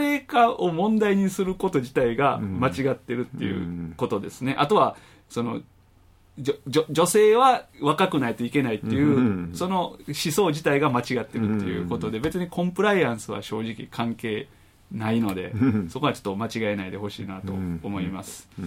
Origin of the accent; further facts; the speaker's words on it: Tondabayashi, Osaka, Japan; 国外の長旅から帰ってきても地元富田林の風景を見るたびにほっと胸を撫で下ろしています。